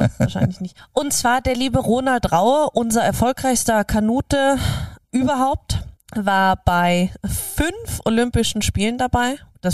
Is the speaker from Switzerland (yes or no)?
no; Austria; als Österreicher